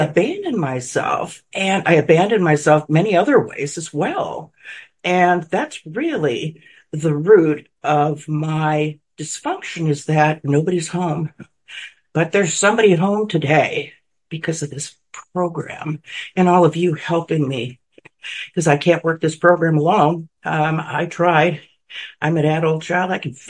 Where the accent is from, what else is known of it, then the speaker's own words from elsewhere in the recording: Midwest, United States; And so I grew up in the Midwest.